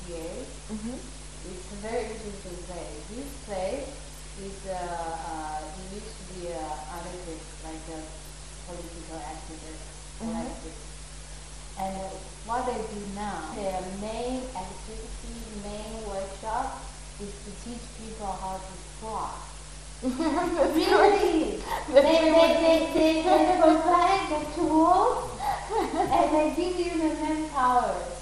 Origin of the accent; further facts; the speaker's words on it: North Macedonia; English is a second language; Darapol. Macedonia.